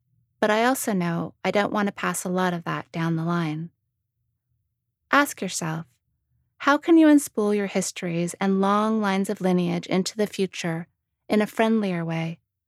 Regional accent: London, United Kingdom; also born or lived in Toronto, Canada; But I grew up in London and Toronto, so it was a little unusual to walk around waiting to be carried away to sea.

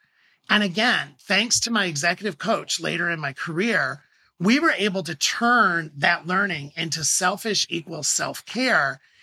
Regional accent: Midwest, United States; I was raised in the Midwest by a very classic blue-collar Midwestern family. My dad was a fireman.

